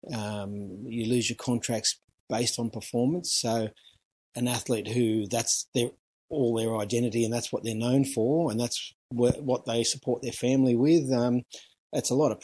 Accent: Bexley, New South Wales, Australia; born there; My father went to La Trun and they came out here in 1967, settled in Bexley, and I was born in 69.

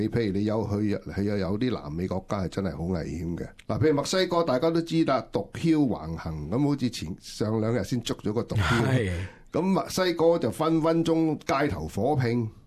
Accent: Hong Kong; 即係我哋香港人叫東風螺

